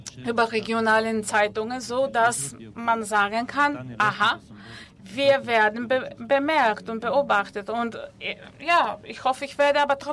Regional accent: Bulgaria; Also als bulgarischer Schriftsteller muss man überleben. Von daher, da wo ich herkomme, ist es etwas, was ich sehr gerne habe.

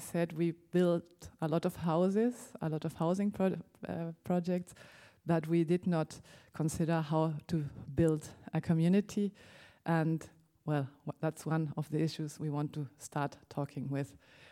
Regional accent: Argentina; I happened to be in my home country in Argentina, where we were just commemorating 30 years of democracy.

